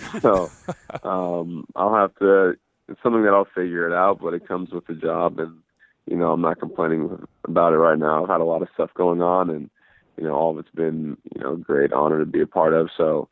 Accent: California, United States; luckily I'm from Southern California, so I was able to drive home that night after the game.

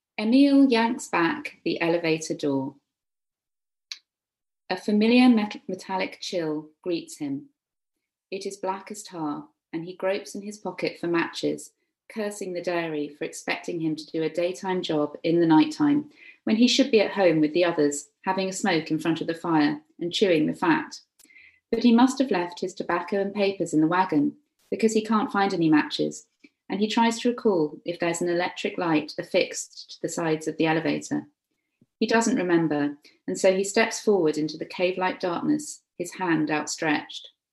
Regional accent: Guernsey; And I grew up on Guernsey, so I already knew quite a lot about the occupation and stories that had been passed down.

